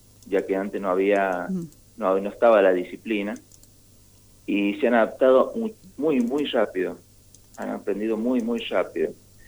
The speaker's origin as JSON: {"language": "Spanish", "town": "Jáchal", "region": "San Juan", "country": "Argentina", "said": "tienen claro dónde queda Hachal y de dónde somos. Somos de acá de San Juan"}